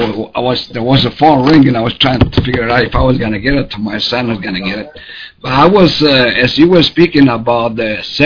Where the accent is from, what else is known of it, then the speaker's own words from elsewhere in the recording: Sicily, Italy; when I was growing up in Sicily